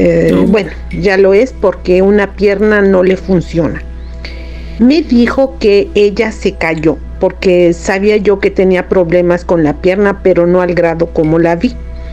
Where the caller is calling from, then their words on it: Canada; de Canadá.